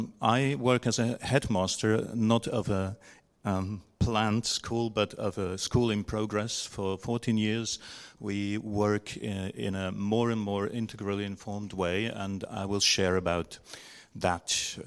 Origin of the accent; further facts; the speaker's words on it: Switzerland; English is a second language; I'm from Switzerland